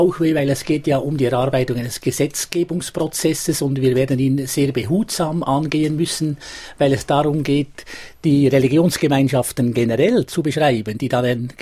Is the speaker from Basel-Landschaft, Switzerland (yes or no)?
no; Lucerne, Switzerland; würde ich vielleicht als Luzerner nicht unbedingt bestätigen